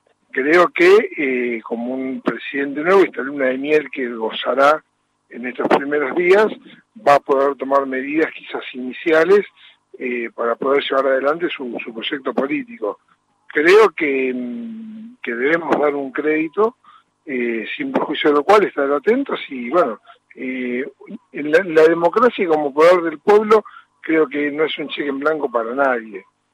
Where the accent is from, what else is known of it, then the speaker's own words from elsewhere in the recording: Junín, Buenos Aires Province, Argentina; Yo soy del interior, soy de Junín.